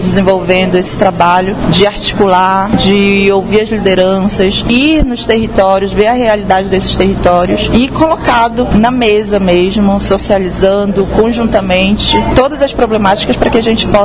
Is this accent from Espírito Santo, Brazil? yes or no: no; Oriximiná, Pará, Brazil; Em Oriximiná, por exemplo, que é o município de onde eu sou, de onde eu pertenço